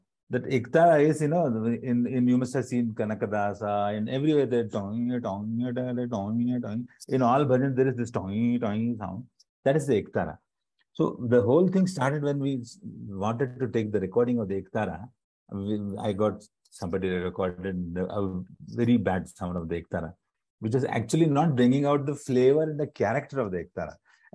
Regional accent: Varanasi, Uttar Pradesh, India; I come from Benares, you know, like, when I go to any temple and I tell that priest that I'm from Benares, that the priest does namaskar to me first

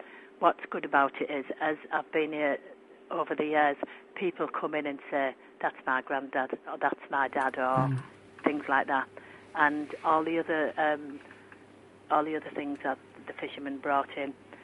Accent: Middlesbrough, North East England, United Kingdom; moved away; I've been here for 28 years, and I came from Middlesbrough.

